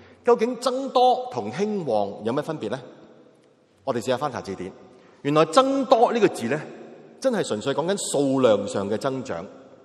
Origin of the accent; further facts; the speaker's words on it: China; 我哋中国人呢其实就系一个咁嘅处境嚟嘅。